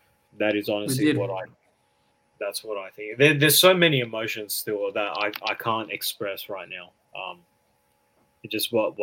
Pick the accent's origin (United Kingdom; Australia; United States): Australia; We're just fans from Australia that want to talk, spread the word of Olympiacos, bring the Aussie Olympiacos fans together.